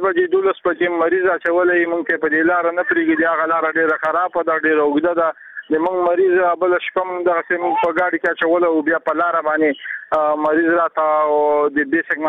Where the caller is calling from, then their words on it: Jalalabad, Nangarhar, Afghanistan; موږ د جلال آباد دی